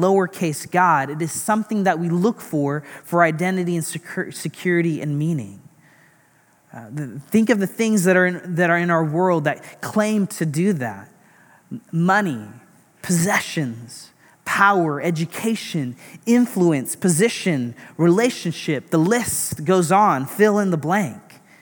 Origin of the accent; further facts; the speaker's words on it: India; And like I said, I'm Indian. My parents were born and raised in India, but I'm fourth generation Christian.